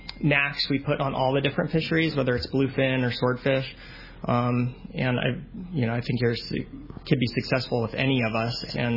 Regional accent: San Diego, California, United States; I grew up here in Point Loma, and just as a kid, walking the docks and stuff

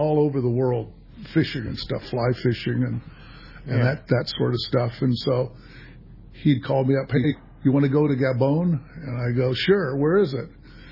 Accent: San Diego, California, United States; I grew up in Bird Rock, so you fished, you dove, and you surfed.

